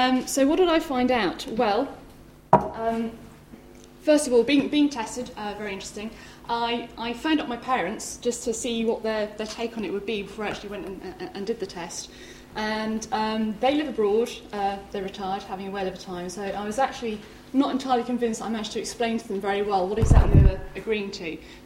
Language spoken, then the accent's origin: English; Scotland, United Kingdom; I'm Scottish originally, so I can't actually support England.